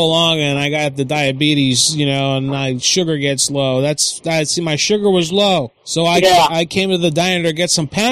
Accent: Boston, Massachusetts, United States; Originally, I'm from Boston.

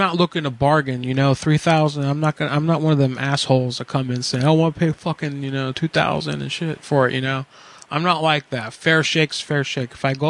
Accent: Ohio, United States; I sold my land for some fracking. I did some fracking sales. I came from Ohio.

